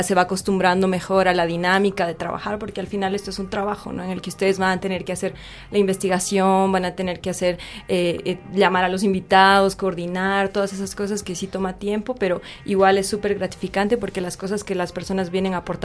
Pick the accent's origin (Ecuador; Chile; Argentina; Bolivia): Bolivia; yo soy boliviana, entonces el contexto ecuatoriano para mí era más desconocido